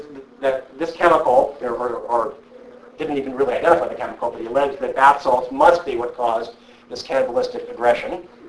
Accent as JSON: {"language": "English", "region": "Pennsylvania", "country": "United States", "tie": "born or raised there", "said": "Charlie Dent, who's a Republican congressman from my home state, Pennsylvania"}